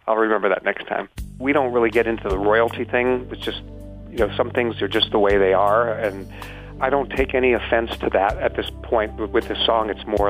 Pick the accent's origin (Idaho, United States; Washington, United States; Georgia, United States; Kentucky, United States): Washington, United States; Seattle; You know, I'm from Seattle, so I would make that trip quite often.